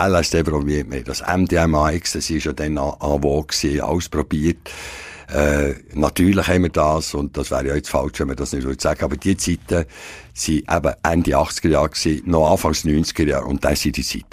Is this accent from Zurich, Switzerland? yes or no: no; Bern, Switzerland; now in Biel, Switzerland; fast 30 Jahre Biel, oder? Ich sage, ohne nicht gebürtiger Bieler bin. Linzer, aber ich bin Seeländer